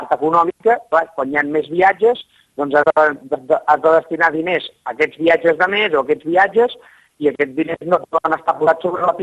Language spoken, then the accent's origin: Catalan; Vilafranca, Catalonia, Spain; soc de Vilafranca, vaig jugar a Vilafranca de petit i de jove